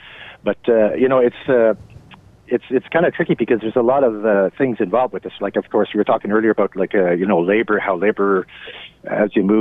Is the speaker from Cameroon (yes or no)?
no; Canada; But as a Canadian, you know, of course, it's my side of the story.